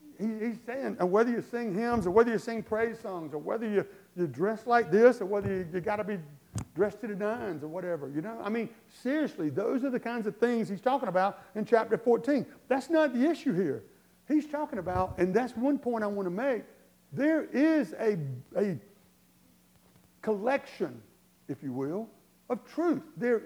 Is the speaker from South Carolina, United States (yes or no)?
yes; Hartsville, South Carolina, United States; I never forget back in where I grew up in Darlington, well, in Hartsville, outside of Hartsville, too.